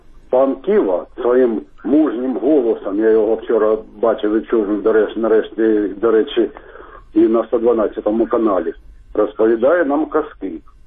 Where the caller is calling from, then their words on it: Kharkiv, Kharkiv Oblast, Ukraine; я з Харкова.